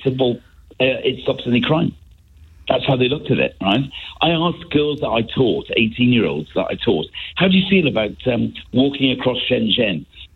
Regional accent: Cardiff, Wales, United Kingdom; I've just come back to the UK, and I'm from Cardiff, born and bred.

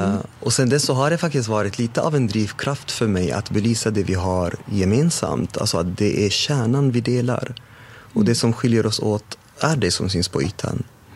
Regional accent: Damascus, Damascus Governorate, Syria; Men jag kommer då från Damaskus, alltså världens äldsta stad. där det fortfarande bor människor.

